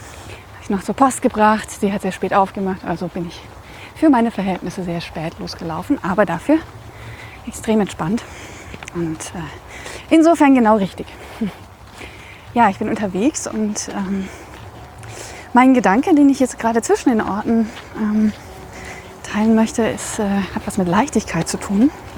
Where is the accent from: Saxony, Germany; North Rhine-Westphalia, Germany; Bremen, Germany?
Saxony, Germany; Radebeul; born there; also born or lived in Coswig; Von Dresden nach Meißen, über Radebeul, wo ich geboren bin, aber nie gelebt habe, deswegen ist das jetzt gar nicht so spektakulär für mich.